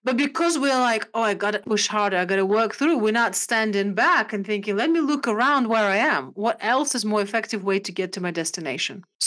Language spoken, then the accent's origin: English; Siberia, Russia; I was brought up in Siberian part of Russia during communism time.